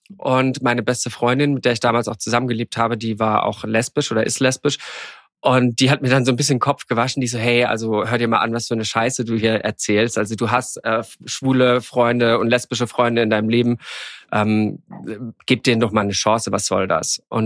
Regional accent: Karlsruhe, Baden-Württemberg, Germany; ich bin ja im konservativen Karlsruhe aufgewachsen in Süddeutschland und damals in 90ern, ich bin 86 geboren, dann in 90ern dort groß geworden

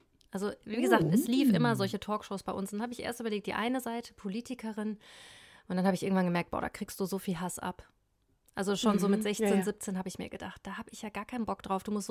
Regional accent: North Rhine-Westphalia, Germany; ich bin ja in eine andere Stadt gezogen dann. Das habe ich jetzt eben noch nicht gesagt, ich bin aufgewachsen in Ostwestfalen. In der Nähe von Bielefeld.

